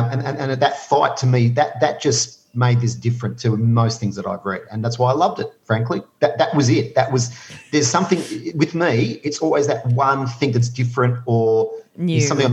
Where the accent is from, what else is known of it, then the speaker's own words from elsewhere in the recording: Australia; I'm Australian Jew living in Australia.